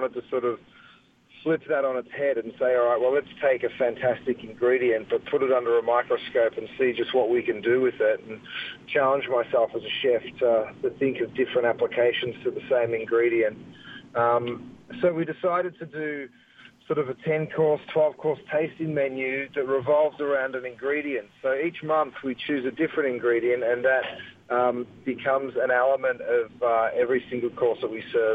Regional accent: Australia; I grew up in Australia where we have butcher shops on every corner, I guess.

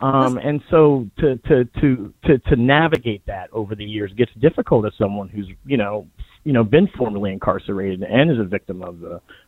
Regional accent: Philadelphia, Pennsylvania, United States; an Eagles cap because I'm from Philly

